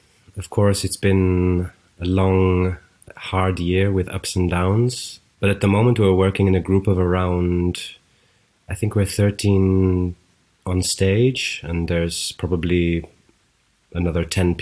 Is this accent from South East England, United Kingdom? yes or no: no; Blaen Pennal, Wales, United Kingdom; I'm from West Wales, from a very small town named Blaen Pennal, which I'm always so happy to get to name that town.